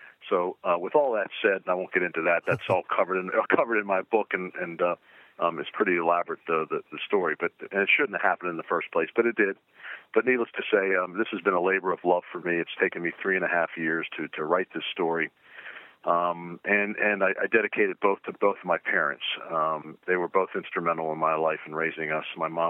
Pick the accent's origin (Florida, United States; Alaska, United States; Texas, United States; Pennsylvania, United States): Pennsylvania, United States; Pittsburgh; born there; also born or lived in Baltimore; My sister Janice and I were both born in Pittsburgh in the South Hills area. And, you know, when my father got picked up by the Baltimore Colts, we all moved down here to Baltimore